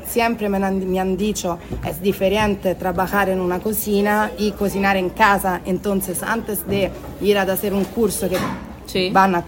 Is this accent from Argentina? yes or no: no; Rome, Lazio, Italy; Spanish is a second language; porque yo soy de Roma